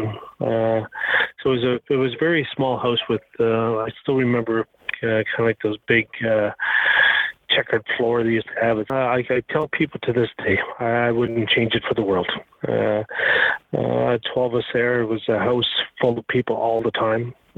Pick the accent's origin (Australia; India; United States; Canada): Canada; Garden River First Nation, Ontario; We're from the Garden River First Nation. I'm Ojibwe. The community is just outside of the city of Sault Ste. Marie in northern Ontario.